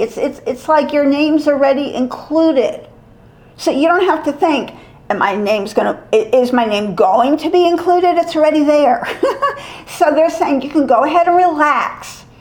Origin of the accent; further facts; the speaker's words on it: Manhattan, New York, United States; I just see Statue of Liberty because I grew up in Manhattan, so it's an easy visual.